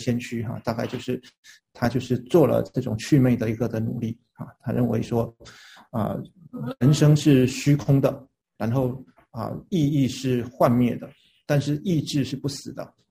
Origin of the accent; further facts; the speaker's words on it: China; 因为我们都中国人，中国人古代说天人合一